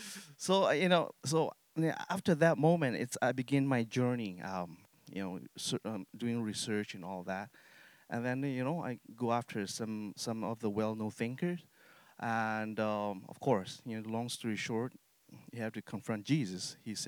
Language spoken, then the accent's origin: English; Thailand; English is a second language; And then I was born in Thai side of border. And then, I grew up as a refugee, grew up in refugee camps, and I lived there for 19 years. I grew up in a refugee camp for 19 years.